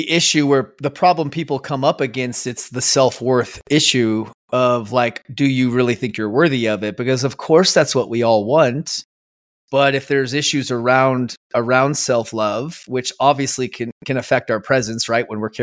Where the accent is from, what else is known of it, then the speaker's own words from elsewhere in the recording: Scottsdale, Arizona, United States; I grew up in Scottsdale, Arizona. It's kind of a wealthy area.